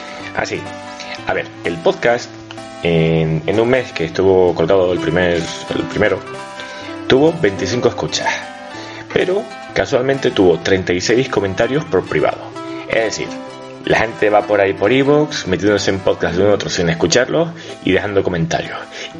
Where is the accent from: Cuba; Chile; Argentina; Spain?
Spain; Canary Islands; moved away as an adult; soy estudiante, vengo a Madrid a estudiar porque soy de Canarias y vengo a estudiar una carrera, a estudiar en Madrid